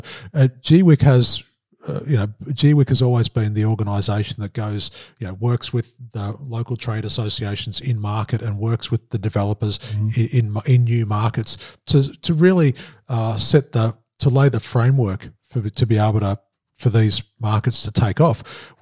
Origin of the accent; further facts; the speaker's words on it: Australia; my home country of Australia